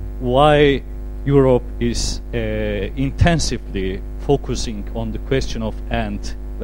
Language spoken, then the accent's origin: English; Turkey; I'm from Turkey.